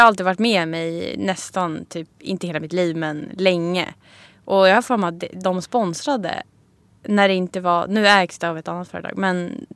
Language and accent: Swedish; Stockholm, Stockholm County, Sweden; Alltså både ja och nej, det är verkligen hemma att komma hem hit.